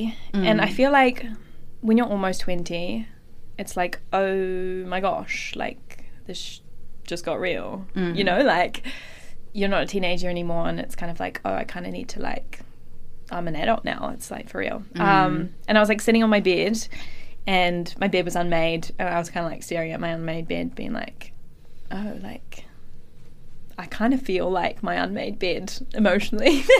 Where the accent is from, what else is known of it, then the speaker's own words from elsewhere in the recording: New Zealand; moved away as an adult; now in London, United Kingdom; I grew up in New Zealand, but I've spent all of my, like, adult years in London.